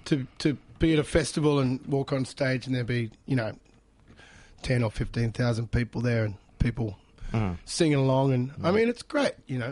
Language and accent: English; Ireland; my father's Irish and I'm Irish